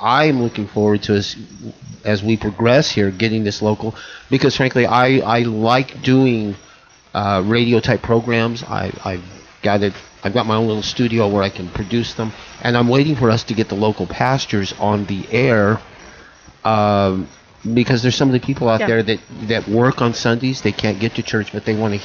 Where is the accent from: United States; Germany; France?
United States; New Mexico; because I grew up near Albuquerque where there are probably close to a dozen Christian radio stations, and when we got up here, there was nothing.